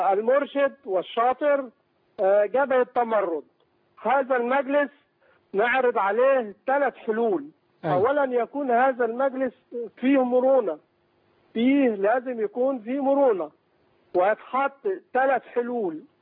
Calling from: Kafr El Sheikh, Kafr El Sheikh Governorate, Egypt; من كفر الشيخ.

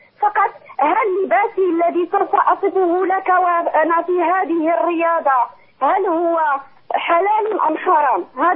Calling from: Morocco; عندي أنا أعمل أستاذة وأنا من المغرب

